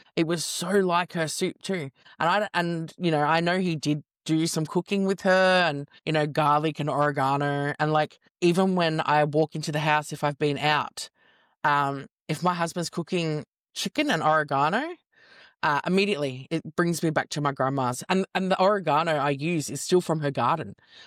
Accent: Australia; now in United States; because I suppose being an Aussie in America, you're a bit of a novelty

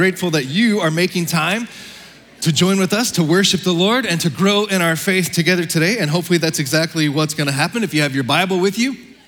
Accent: Texas, United States; Don't hold it against me. I'm from Texas, all right? I have an excuse, all right?

